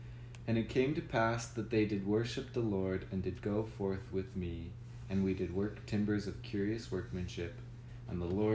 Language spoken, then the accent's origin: English; Portland, Oregon, United States; now in Provo, United States; I'm originally from Portland, Oregon, but I've lived in Provo, Utah for about 5 years.